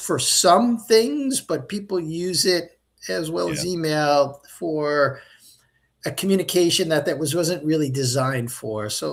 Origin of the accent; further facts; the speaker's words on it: New York City, New York, United States; we didn't communicate that we share a heritage of growing up in New York City.